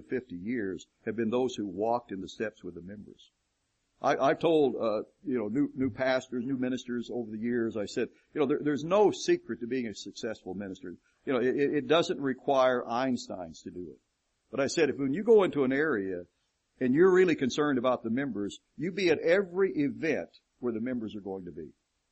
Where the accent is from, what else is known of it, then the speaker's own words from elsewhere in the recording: the South, United States; My wife and I have always told the story of growing up in the South, we had never been north of the Mason-Dixon line when we were transferred to Massachusetts.